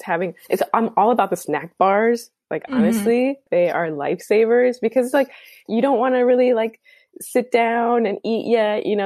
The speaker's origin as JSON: {"language": "English", "town": "Chicago", "region": "Illinois", "country": "United States", "tie": "born or raised there", "said": "I grew up in Chicago"}